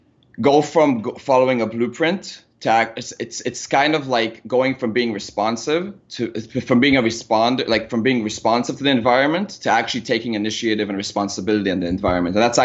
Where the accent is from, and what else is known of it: Israel; English is a second language; moved away as an adult; now in Austin, United States